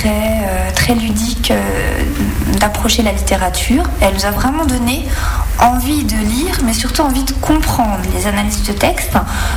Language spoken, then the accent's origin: French; Semur-en-Auxois, Bourgogne-Franche-Comté, France; Donc, je suis née à Semur-en-Auxois, dans le 21, pas très loin d'Avallon. J'ai passé toute ma scolarité sur ce mur, finalement, de la maternelle jusqu'au lycée. Je suis toujours restée là-bas jusqu'en 2009